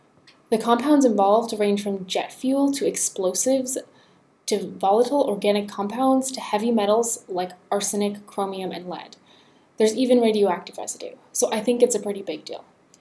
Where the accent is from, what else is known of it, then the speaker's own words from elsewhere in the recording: New Jersey, United States; Well, I grew up in New Jersey, where there are actually a surprising number of military Superfund sites.